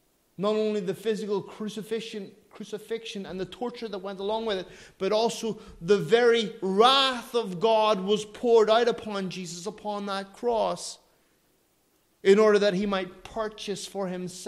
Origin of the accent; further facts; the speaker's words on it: Ireland; I'm an Irishman. I love my kids.